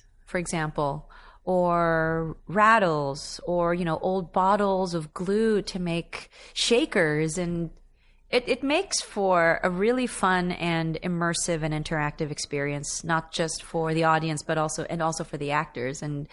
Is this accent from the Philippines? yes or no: yes; Philippines; I come from an island nation. I come from the Philippines.